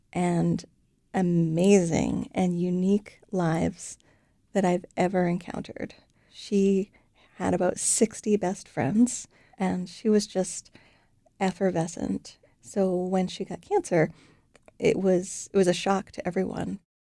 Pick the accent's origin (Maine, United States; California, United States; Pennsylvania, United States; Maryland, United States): Maine, United States; now in Hallowell, United States; I was raised in Aroostook County, but I live in Hollowell now.